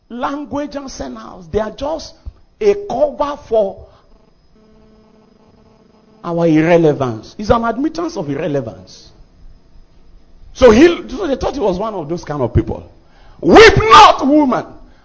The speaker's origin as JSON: {"language": "English", "country": "Nigeria", "said": "my normal church mind, as a Nigerian, you know what comes to my mind?"}